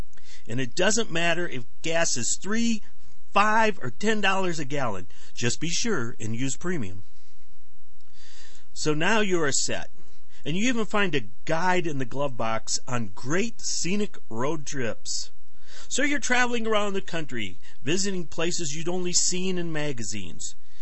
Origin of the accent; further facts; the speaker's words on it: Detroit, Michigan, United States; I'm originally from Detroit, and everything there was centered around the auto industry.